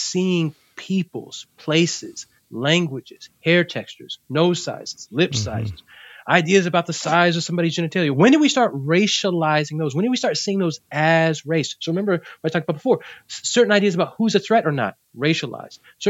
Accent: Puerto Rico; I'm down in Boricua, in Puerto Rico, I'm part of the racialized majority in terms of the island. Why? Because I'm Puerto Rican. I'm from Puerto Rico.

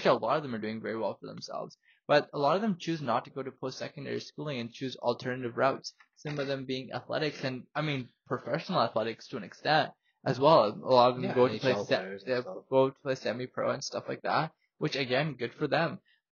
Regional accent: Canada; I'm not even Indian. I don't know anything about the culture. I grew up in Canada, fam.

